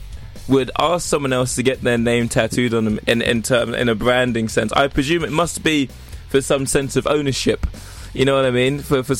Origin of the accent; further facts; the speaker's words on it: United Kingdom; I am Black British.